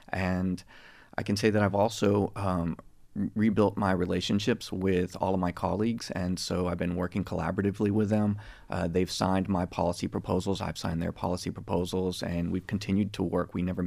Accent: San Antonio, Texas, United States; I am currently your District 1 council member, and I grew up here in San Antonio. My family moved here in 1984 when I was in the third grade.

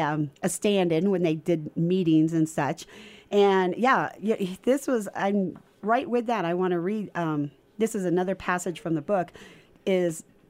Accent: California, United States; I had never in my life growing up in Southern California seen something like that.

